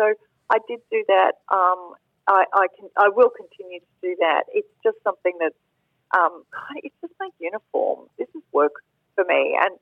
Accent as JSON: {"language": "English", "country": "Australia", "said": "And so I was selected from Australia with one other."}